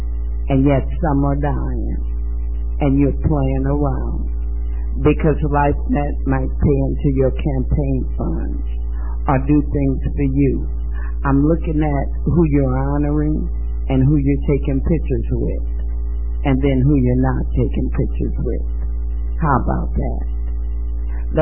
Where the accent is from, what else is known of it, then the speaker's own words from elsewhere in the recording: Dallas, Texas, United States; Dallas City, Texas. I'm a Texan. And I'm here to stay.